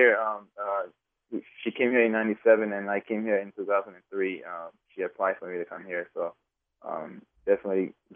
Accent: Liberia; born there; Well, I was born in West Africa, Liberia, and I started playing soccer when I was about 5.

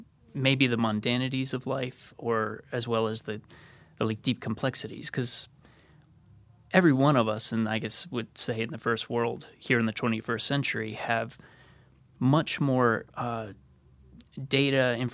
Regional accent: Florida, United States; Sure. I grew up in Southeast Florida. I grew up an hour away from NASA, not too far away from Cape Canaveral.

